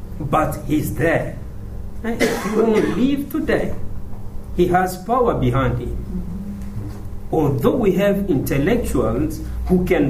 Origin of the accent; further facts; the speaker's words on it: DR Congo; because every member of the board, we are from Congo.